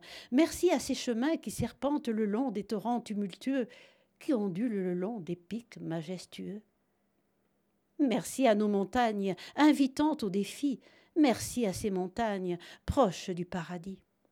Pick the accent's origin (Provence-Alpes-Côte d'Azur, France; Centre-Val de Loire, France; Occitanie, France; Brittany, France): Provence-Alpes-Côte d'Azur, France; Briançon; Briançonnaise moi-même, j'aime mon pays natal, j'aime la France